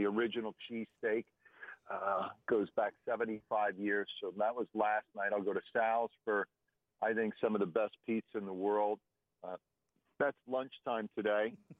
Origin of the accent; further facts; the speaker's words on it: Allentown, Pennsylvania, United States; when I was a kid growing up in Allentown, we always heard, I was born in 1960